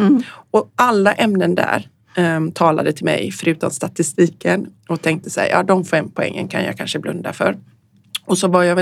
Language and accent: Swedish; Gothenburg, Västra Götaland County, Sweden; Uppsala andra och Göteborg, min hemstad, tredje hand.